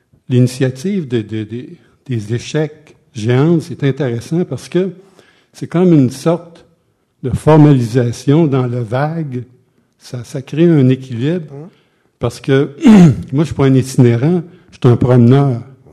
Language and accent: French; Montreal, Quebec, Canada; Moi, j'ai vécu à Québec 4 ans, je suis Montréalais